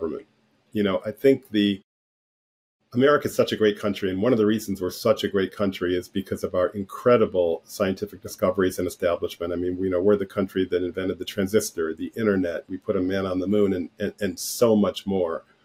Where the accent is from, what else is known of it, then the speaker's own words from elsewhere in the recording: Michigan, United States; So I grew up in Michigan, and I learned